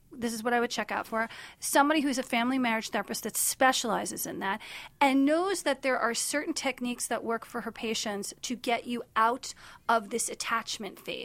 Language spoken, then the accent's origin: English; New York, United States; also born or lived in Miami; I'm from New York, and I'm from Miami, and there's a lot of that.